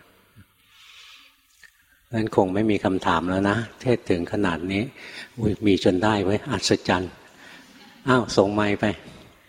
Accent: Bangkok, Thailand; เราคนกรุงเทพ ราภาวนาอยู่ในกรุงเทพ

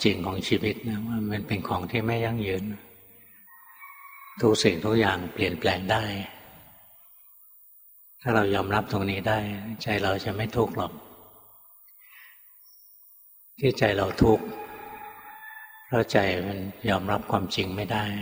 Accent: Bangkok, Thailand; ตอนหลวงพ่อเด็กๆนะอยู่เกิดในกรุงเทพนี่แหละ

